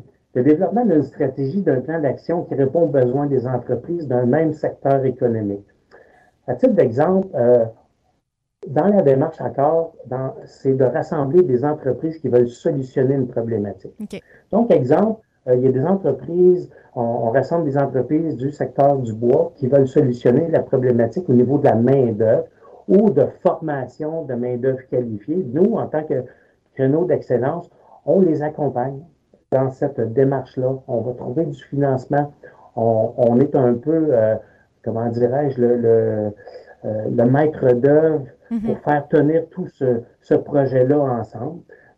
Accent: Quebec, Canada; moi, je suis natif de l'Outaouais

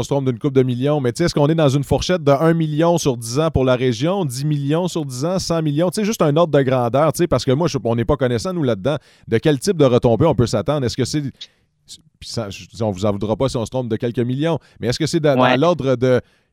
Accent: Quebec, Canada; On est d'une des MRC les plus pauvres au Québec.

